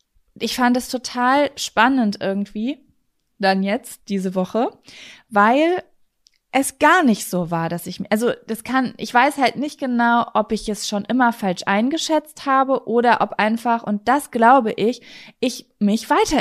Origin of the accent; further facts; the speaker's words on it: North Rhine-Westphalia, Germany; Bei uns in Ostwestfalen gibt es ja ganz viel.